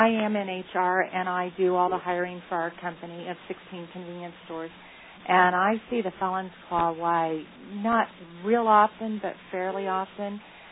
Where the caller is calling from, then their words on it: Illinois, United States; from Illinois.